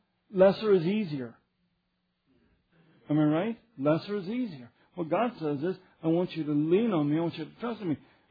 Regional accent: Arkansas, United States; I said, Arkansas. You see right there, I came from Arkansas.

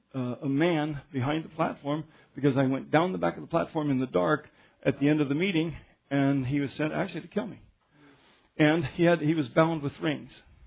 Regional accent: Colorado, United States; also born or lived in Nebraska; I lived in Nebraska. I know what a snowstorm is. I grew up in Colorado.

